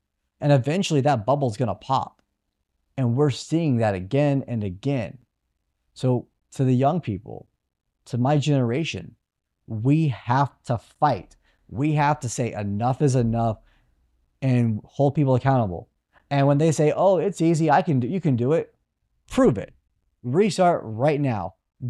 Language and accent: English; San Antonio, Texas, United States; I live just north of San Antonio, like 45 minutes north. I grew up in San Antonio.